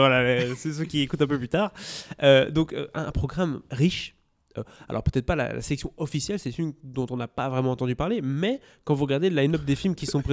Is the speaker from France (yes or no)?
yes; France; contrairement à chez nous, en France, le Joker n'est pas encore sorti